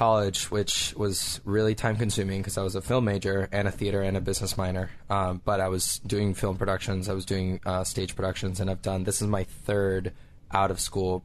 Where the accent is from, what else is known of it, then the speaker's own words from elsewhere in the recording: Caracas, Capital District, Venezuela; moved away; I'm actually from Caracas, Venezuela.